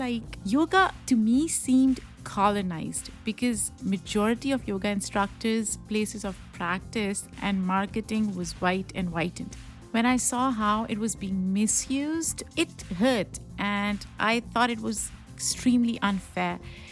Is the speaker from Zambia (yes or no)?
no; Pakistan; now in United States; Growing up in Pakistan, I was hardly ever exposed to yoga, maybe because the practice was deemed religious rather than cultural. But when I came to America